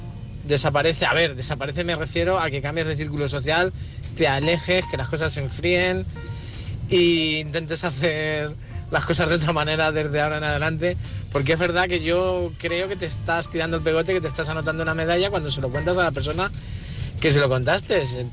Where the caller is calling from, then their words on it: Socuéllamos, Castilla-La Mancha, Spain; de Socuellamos